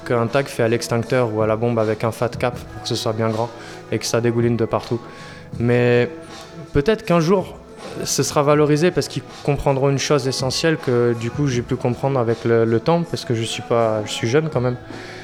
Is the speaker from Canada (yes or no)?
no; Castelnau-le-Lez, Occitanie, France; Quand j'habitais à Castelnau, là où j'ai grandi, à côté de Montpellier